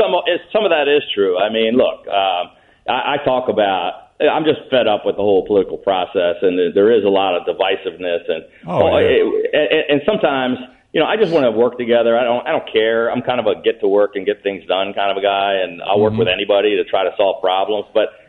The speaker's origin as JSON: {"language": "English", "region": "Maryland", "country": "United States", "tie": "born or raised there", "also_born_or_lived": "Florida", "said": "growing up in Prince George's County"}